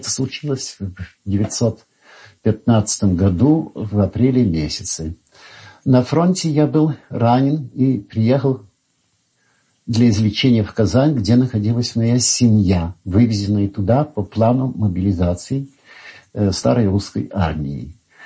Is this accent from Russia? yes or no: no; Warsaw, Masovian Voivodeship, Poland; also born or lived in Ivangorod; Я родился в Польше в 1891 году, и в частности в крепости Ивангород, где отец мой служил военным врачом в Ивангородской крепостной артиллерии.